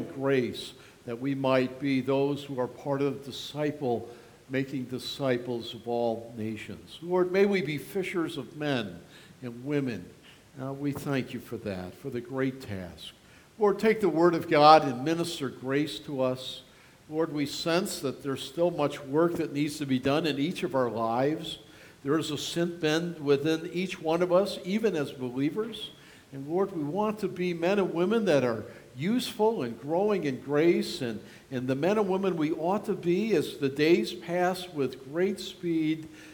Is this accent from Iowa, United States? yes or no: no; New York, United States; You know, I grew up on the Niagara River, and drifting is the great way that the fishermen catch muskie up there.